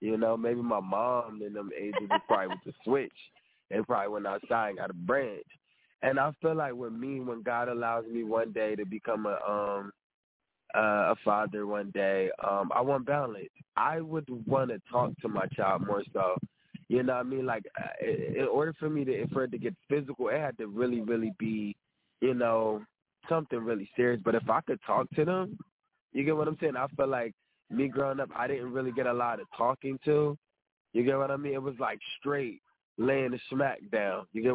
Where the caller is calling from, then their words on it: Florida, United States; I'm just calling in. I'm actually in Florida right now.